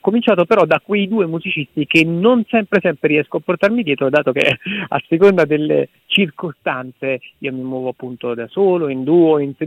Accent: Naples, Campania, Italy; Io sono un napoletano strano per qualcuno, perché sono attaccatissimo alla mia città, al punto che fino ad oggi non mi ha mai nemmeno sfiorato l'ipotesi di lasciare questa città.

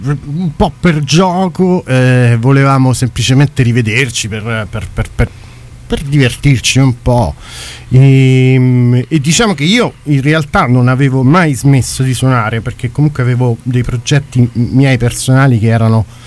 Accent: Palestrina, Lazio, Italy; Tra l'altro non siamo tutti di Palestrina

